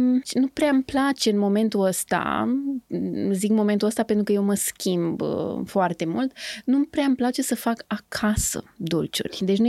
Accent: Romania; Cred că vine din ADN-ul nostru ca români, avem această stare conflictuală și ne place să avem noi dreptate.

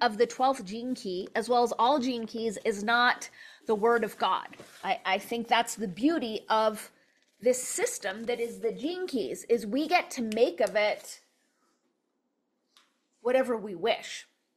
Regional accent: Los Angeles, California, United States; So I grew up in Los Angeles, which was not an easy place to grow up with a positive, physical image, positive body image, especially in the 70s and 80s

